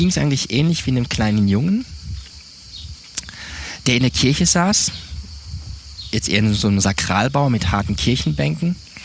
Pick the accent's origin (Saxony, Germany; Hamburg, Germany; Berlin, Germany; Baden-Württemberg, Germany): Baden-Württemberg, Germany; Ich bin aufgewachsen in Süddeutschland, Südbaden. Eins von vier Kindern meiner Eltern. Ich kann sagen, ich hatte das Vorrecht, in einer christlichen Familie aufgewachsen zu sein